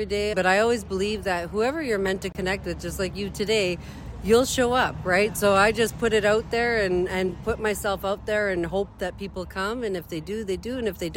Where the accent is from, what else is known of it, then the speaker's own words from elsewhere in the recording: Timmins, Ontario, Canada; now in North Bay, Canada; I live in North Bay, Ontario now. I've been there for a few years now. But I grew up in Timmins, Ontario, which is a northern community as well as in Ontario.